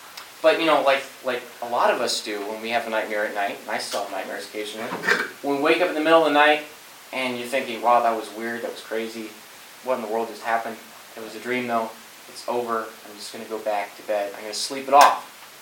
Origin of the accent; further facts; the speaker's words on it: Scotland, United Kingdom; But I grew up in Scotland. It's not exactly the climate for corn at all.